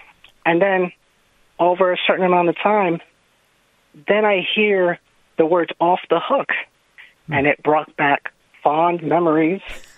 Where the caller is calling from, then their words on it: Staten Island, New York, United States; I'm actually calling from Staten Island, New York.